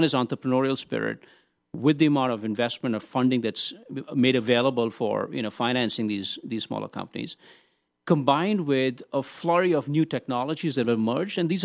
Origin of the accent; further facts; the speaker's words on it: India; moved away as an adult; now in United States; So I grew up in India. I was Army brat, so traveled all over the country and moved there for graduate school, went straight to Boston to Northeastern University